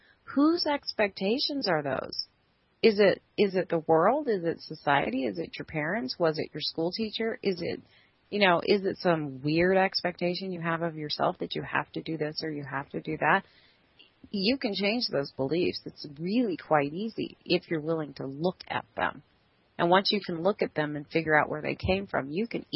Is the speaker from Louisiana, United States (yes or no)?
no; California, United States; growing up in California, you know, and living in California, it was always, you are what you drive.